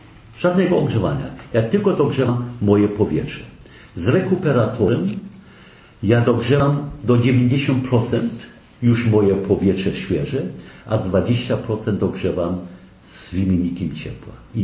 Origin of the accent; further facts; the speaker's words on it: Gdańsk, Pomeranian Voivodeship, Poland; Polish is a second language; Jestem gdańszczaninem, urodzony w Gdańsku. Nauczyłem się języka polskiego od 45 do 57. Tak? I dlatego nie mam problemów z mową polską, tak? Aby nie tyle tej mowy używam jak niemiecki lub angielski, tak? Ale ja jestem gdańszczaninem